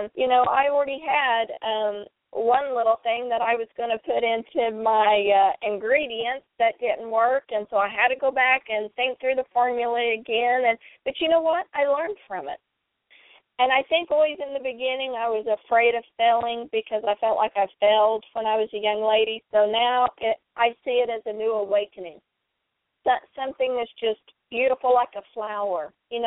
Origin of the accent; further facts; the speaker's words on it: Oklahoma, United States; I am from the great state of Oklahoma, and I reside in Stillwater, which is halfway in between Oklahoma City and Tulsa.